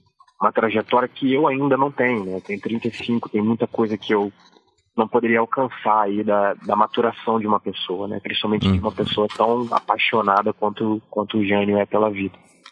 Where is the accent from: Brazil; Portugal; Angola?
Brazil; Rio de Janeiro; eu também sou daqui do Rio de Janeiro, eu também sou de cidade grande, né? Não sou do interior, mas a minha família, por parte de mãe e de pai, vieram aqui para o Rio de Janeiro em busca de melhores oportunidades, né? Parte da família da minha mãe veio da Paraíba